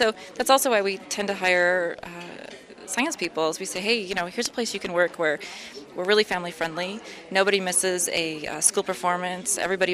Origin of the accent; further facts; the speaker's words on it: Idaho, United States; also born or lived in California; Because when we moved back, we're from Idaho, northern Idaho, and we moved to California for 5 years and came back home to be near family.